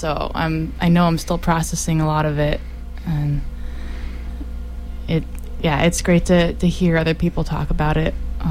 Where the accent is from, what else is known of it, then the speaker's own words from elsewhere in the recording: Paradise, California, United States; I was born and raised in Paradise and lived in the same house and was living there with my mom the day of the fire.